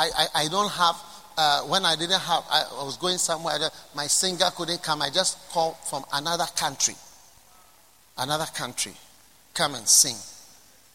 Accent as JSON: {"language": "English", "country": "Ghana", "said": "even though I'm a Ghanaian, I've been here since I was born."}